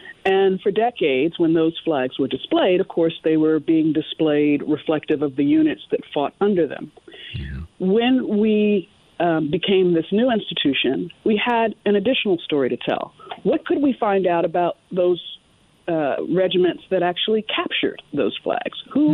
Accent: Williamsburg, Virginia, United States; also born or lived in the South; Well, first of all, I was born in the South, and I was raised in Virginia in Williamsburg. Mm-hmm. So I'm a Virginia girl as much as anybody else.

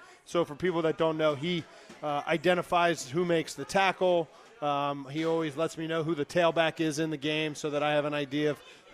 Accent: Cincinnati, Ohio, United States; Yeah, so I grew up in Cincinnati

